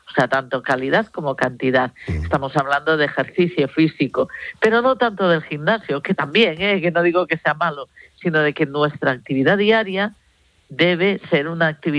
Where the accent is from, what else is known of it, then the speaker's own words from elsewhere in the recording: Barcelona, Catalonia, Spain; born there; now in Galicia, Spain; Yo nací en Barcelona también, aunque estoy en Galicia